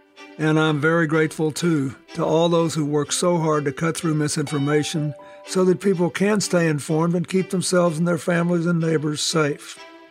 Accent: Arkansas, United States; When I was growing up in Arkansas, my mother was a nurse anesthetist.

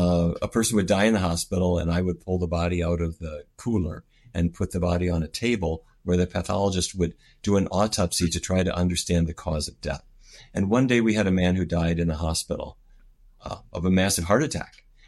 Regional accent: North Dakota, United States; I grew up in the Midwest in North Dakota of the United States.

